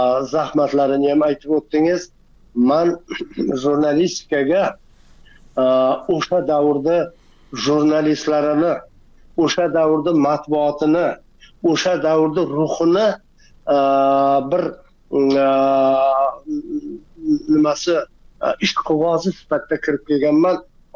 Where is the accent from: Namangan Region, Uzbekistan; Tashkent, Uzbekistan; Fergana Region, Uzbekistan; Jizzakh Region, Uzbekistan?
Jizzakh Region, Uzbekistan; Jizzakh; Jizzaxdan. Men Jizzaxdan. Endi Ko'rpasoyda tug'ilib, Ko'rpasoy yoppasiga ko'chirma bo'lgan, tog'larni hammasi majburiy cho'llarga ko'chgan, biz ham ko'chib kelganmiz, yana qaytib ko'chib borganmiz.